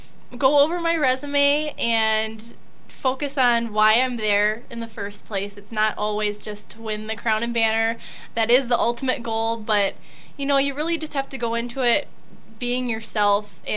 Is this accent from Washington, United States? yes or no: no; Green Bay, Wisconsin, United States; But that's because I was born and raised in Green Bay.